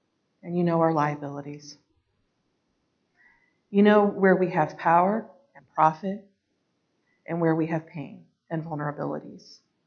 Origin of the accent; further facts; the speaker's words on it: Ohio, United States; My parents' church, the church I grew up in Ohio, has been without a pastor almost as long as we have.